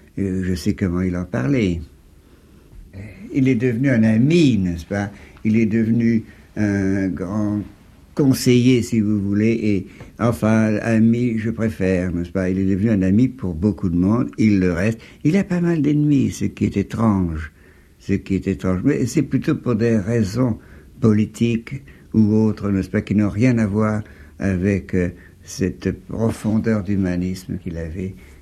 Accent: Saint-Brieuc, Brittany, France; born there; son père est enterré à Saint-Brieuc, qui est ma ville natale.

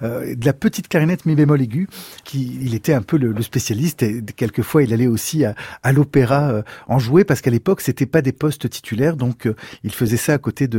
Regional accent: Nice, Provence-Alpes-Côte d'Azur, France; on a grandi à Nice, et moi je suis le premier né dans cette ville

